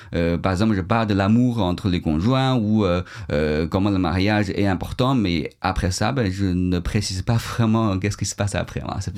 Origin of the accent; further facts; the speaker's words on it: China; pourquoi pas faire ça dans mon village natal. Ça va être un peu plus simple au niveau de l'apprentissage du langue